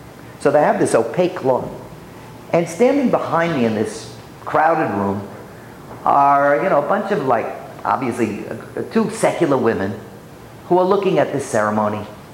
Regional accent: Bronx, New York, United States; But I'm from the Bronx.

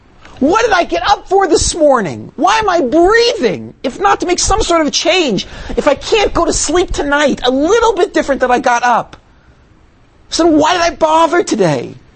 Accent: United States; the culture that I was raised in America

